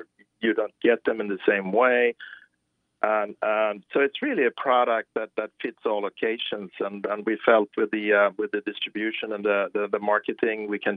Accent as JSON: {"language": "English", "country": "Sweden", "said": "It's a great idea, some people say, but we're more modest when we come from Sweden, you know."}